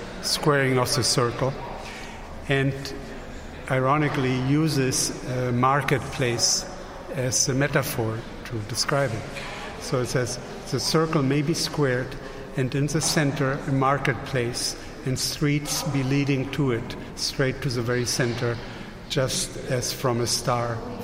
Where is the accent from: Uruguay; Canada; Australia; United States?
Uruguay; English is a second language; I grew up in Uruguay in South America and grew up with Christmas trees